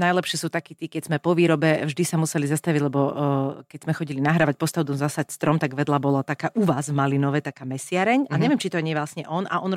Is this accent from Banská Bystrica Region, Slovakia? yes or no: no; Bratislava, Bratislava Region, Slovakia; ja som panelákové decko z Bratislavy, ale chodila som aj k druhej babke na východ